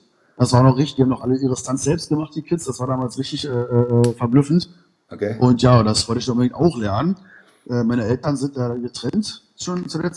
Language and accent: German; Berlin, Germany; waschecht aus Berlin-Ost, genau. Dann bin ich aus Berlin-Mitte, jetzt im Moment in Berlin-Treptow, also noch ein bisschen weiter in Osten rein